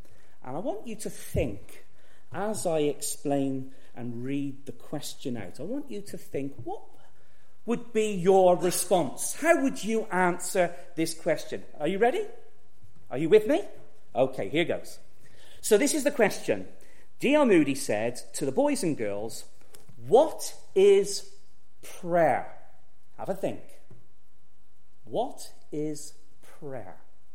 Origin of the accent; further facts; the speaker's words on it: Gloucester, South West England, United Kingdom; When I was a young boy growing up in Trinity Baptist in Gloucester